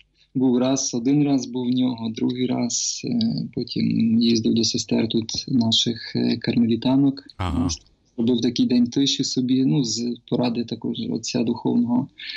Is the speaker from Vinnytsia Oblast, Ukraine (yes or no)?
yes; Sharhorod, Vinnytsia Oblast, Ukraine; перший день святкування цього конгресу у Шаргороді, а я з Шаргорода, тому якось воно дуже пов'язано, знаєте.